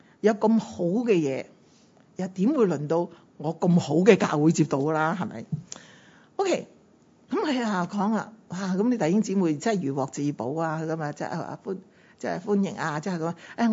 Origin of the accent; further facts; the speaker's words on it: Guangdong, China; 我哋广东人有一句说话真系好叻噶，